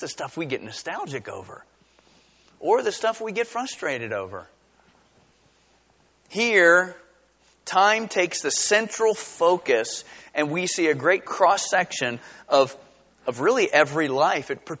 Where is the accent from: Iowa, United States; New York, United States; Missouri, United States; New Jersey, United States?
New Jersey, United States; When I grew up in New Jersey, on July 4th, we'd go to Milltown, New Jersey.